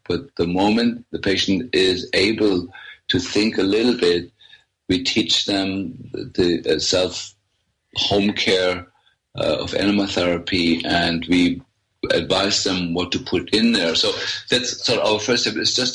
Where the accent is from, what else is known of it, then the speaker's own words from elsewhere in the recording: Germany; If you go to Germany, to my home country, it's different herbs that we use